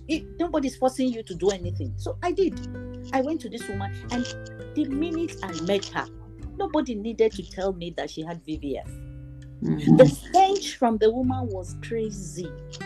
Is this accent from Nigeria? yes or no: yes; Katsina, Katsina State, Nigeria; I grew up in Katsina. I got married from Katsina. I lived in Katsina with my grandmother.